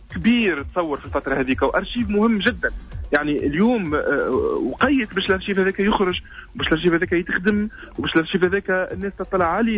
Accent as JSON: {"language": "Arabic", "country": "Tunisia", "said": "انا صحفي تونسي عمري 31 سنه"}